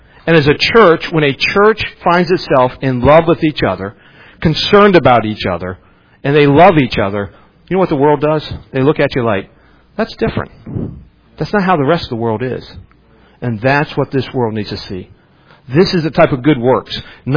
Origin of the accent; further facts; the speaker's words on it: West Virginia, United States; also born or lived in Ohio; I'm from West Virginia. Did you ever know that about me? You know where I was born at? Ohio. Well, how come you always talk about West Virginia? Because I grew up there.